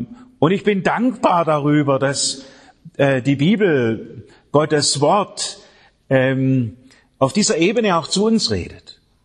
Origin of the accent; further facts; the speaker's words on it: Austria; Ich zähle mich als Österreicher, wenn ich das darf.